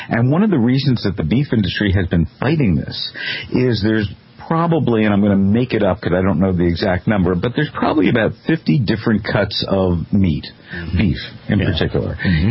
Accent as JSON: {"language": "English", "region": "New Jersey", "country": "United States", "said": "I come from New Jersey."}